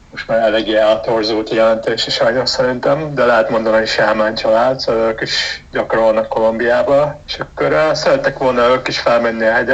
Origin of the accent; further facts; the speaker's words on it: Hungary; born there; Szóval Magyarországon itt születtem, lehet mondani, hogy itt vannak a gyökereim, valamennyire